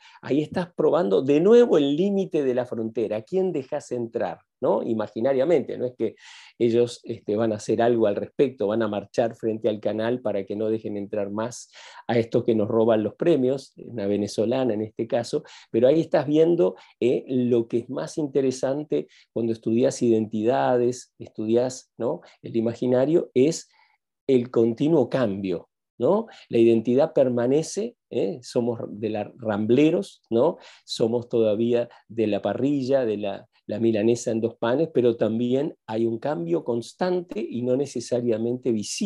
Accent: Uruguay; Sí, soy una uruguaya, diría, soy empresario, pero no tanto.

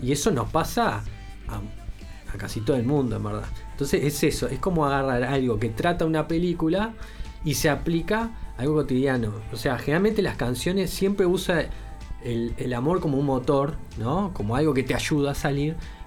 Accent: Uruguay; sabemos cómo somos los uruguayos

